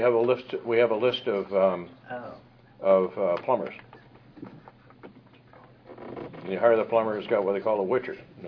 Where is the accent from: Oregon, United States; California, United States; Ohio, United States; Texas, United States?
California, United States; I come from the Bay Area. Rata, the roads up here are supreme compared to what we've got.